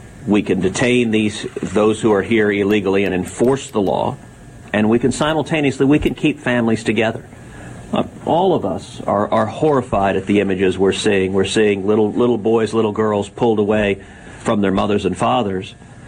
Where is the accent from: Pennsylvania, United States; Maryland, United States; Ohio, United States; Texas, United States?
Texas, United States; I visited detention camps in my home state of Texas